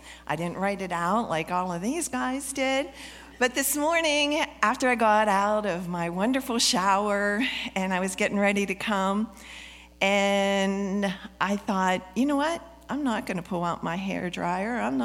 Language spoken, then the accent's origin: English; Pennsylvania, United States; He was like, "Where are y'all from?" And we're from Pennsylvania.